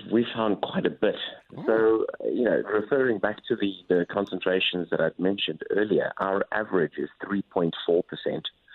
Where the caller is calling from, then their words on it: Johannesburg, Gauteng, South Africa; I'm calling you from Johannesburg.